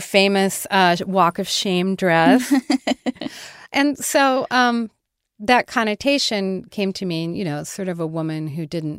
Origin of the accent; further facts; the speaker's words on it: Smith Center, Kansas, United States; also born or lived in Denver, United States; Well, we're from Smith Center in Pawnee Rock. So. And I was born in Denver, but yes.